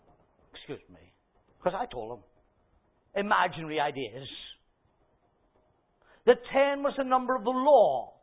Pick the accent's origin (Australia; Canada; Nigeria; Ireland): Ireland; accent: Irish; let me paraphrase it in case you can't catch it properly from my Irish accent.